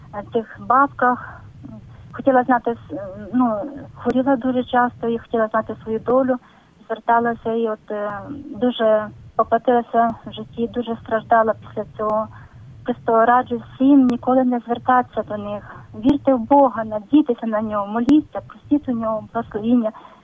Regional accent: Zhmerynka, Vinnytsia Oblast, Ukraine

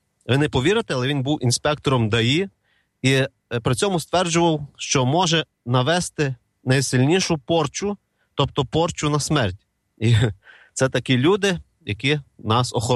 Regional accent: Ivano-Frankivsk, Ivano-Frankivsk Oblast, Ukraine; з мого рідного Івано-Франківська

